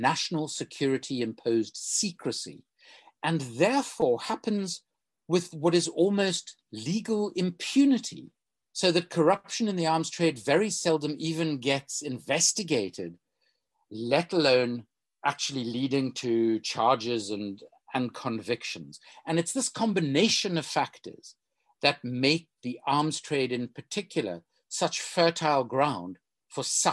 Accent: South Africa; English is a second language; I am South African by background.

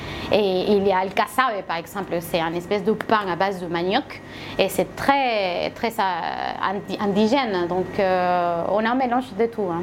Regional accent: Caracas, Capital District, Venezuela; Oui, moi je viens de Caracas.

